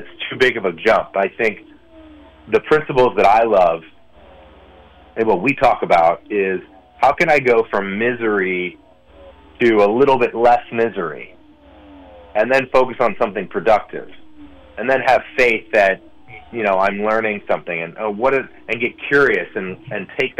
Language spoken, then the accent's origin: English; St. Louis, Missouri, United States; You know, I'm from St. Louis, and baseball's everything there.